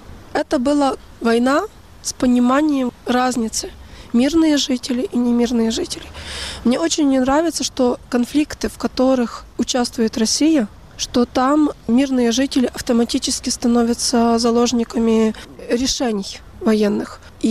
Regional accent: Lviv Oblast, Ukraine; Я родилась в Жопве. Это территория под Львовом.

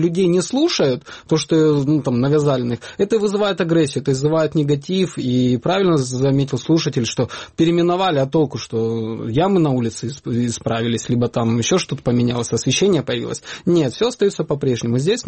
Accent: Ukraine; first language uk; Russian is a second language; для меня это очень важно, чтобы был украинский язык. Это моя идентичность, это мой язык, это мой родной язык, моей страны.

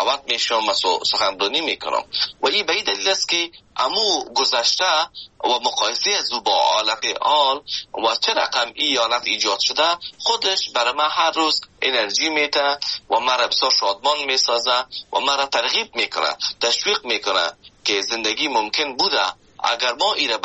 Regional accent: Afghanistan; now in Canada; وقتی که آمدم از افغانستان، شما فکر کنید که من از افغانستان به کانادا آمدم که ده ها یا هزارها کیلومتر فاصله است

